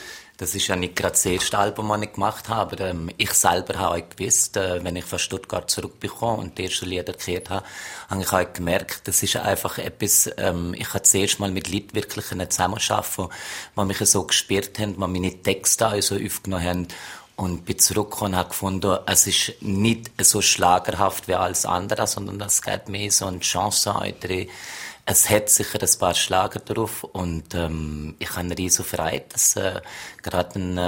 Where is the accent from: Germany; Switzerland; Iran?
Switzerland; Zermatt, Valais; Es ist mein Heimatdorf, da bin ich geboren. Ich bin sicher viele Jahre weg gewesen, habe viele erlebt, auch in anderen Städten, in anderen Ländern. Jetzt bin ich mehr als 25 Jahre wieder daheim.